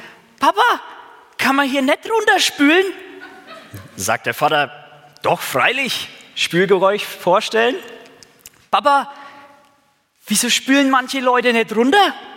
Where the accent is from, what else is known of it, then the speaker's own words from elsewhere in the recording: Bavaria, Germany; war ich da im Heimaturlaub im schönen Frankenland. Ich komme nämlich aus der Nähe von Nürnberg, für die, die das nicht wissen, das ist in Bayern.